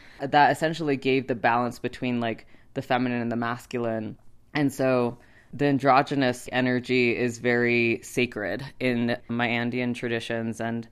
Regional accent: Turkey; And then my patrilineage is Turkish, which is actually where I grew up. I grew up in Turkey.

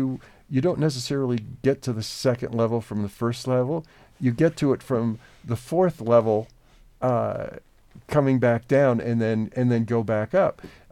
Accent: Oregon, United States; I grew up in Oregon, and so I knew Ken from a young age

